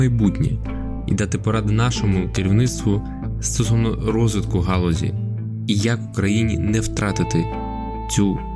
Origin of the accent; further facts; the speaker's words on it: Mykolaiv, Mykolaiv Oblast, Ukraine; Ця тема цікава мені не тільки тому, що я народився та жив у Миколаєві.